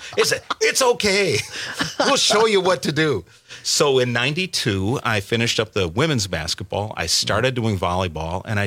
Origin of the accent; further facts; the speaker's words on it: Racine, Wisconsin, United States; So I grew up in Racine. I graduated from Racine Horlick High School